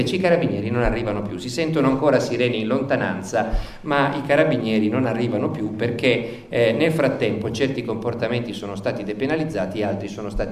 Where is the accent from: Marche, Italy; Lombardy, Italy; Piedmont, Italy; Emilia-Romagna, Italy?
Piedmont, Italy; Turin; io sono di Torino